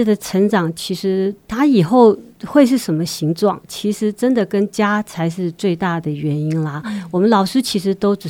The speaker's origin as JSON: {"language": "Chinese", "country": "Taiwan", "said": "所以这个大自然的环境在那里其实是很值得我们自己身为台湾人也很值得去了解的。"}